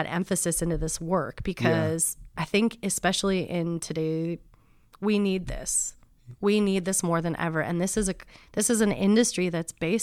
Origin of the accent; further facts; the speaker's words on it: California, United States; I realize I don't have a 510 area code. I'm from the Sonoma County area, so I also work in that market as well.